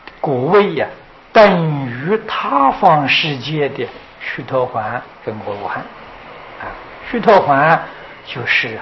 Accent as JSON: {"language": "Chinese", "country": "China", "said": "我们中国人的正餐是午餐，他们正餐是晚餐啊"}